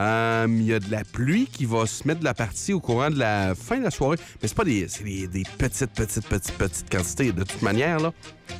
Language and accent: French; Gatineau, Quebec, Canada; Moi, je suis quelqu'un de Gatineau.